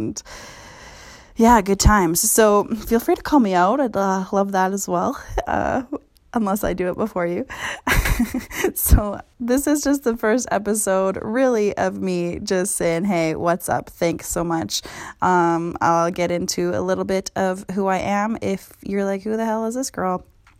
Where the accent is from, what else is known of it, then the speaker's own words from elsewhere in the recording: West Coast, Canada; born there; But if we go back way down memory lane, I was born in Canada. For those of you who maybe are listening somewhere else, Canadian girl, what up, West Coast.